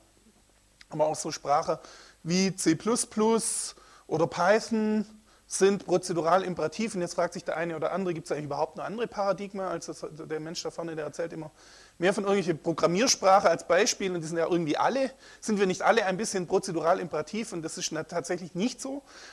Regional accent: Switzerland; accent: Swiss; Man hört es an meinem Dialekt, ich komme aus der Schweiz.

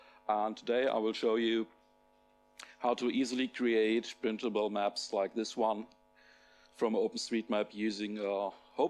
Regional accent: Bielefeld, North Rhine-Westphalia, Germany; I'm from Bielefeld in Germany. Yes, the city does exist.

